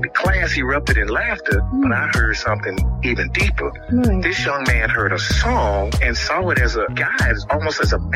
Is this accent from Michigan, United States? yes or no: no; Tuscaloosa, Alabama, United States; I grew up in Tuscaloosa, Alabama, in the church.